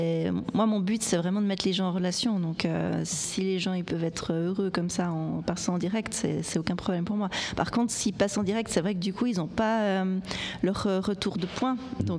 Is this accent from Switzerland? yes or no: yes; Switzerland; surtout en tant que Suisse, avoir ce côté où... on ne se sent pas redevable